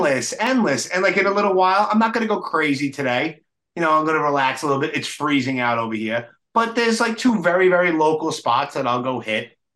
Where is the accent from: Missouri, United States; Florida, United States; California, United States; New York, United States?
New York, United States; New York City; I grew up in New York City in the early 90s, walking up to Harlem to do stupid shit